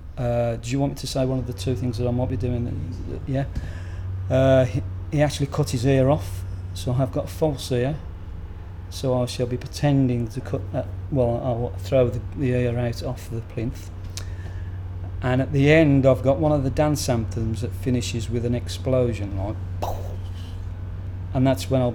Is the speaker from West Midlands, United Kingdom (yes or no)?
yes; Birmingham, West Midlands, United Kingdom; I'm 54, and I'm from Birmingham.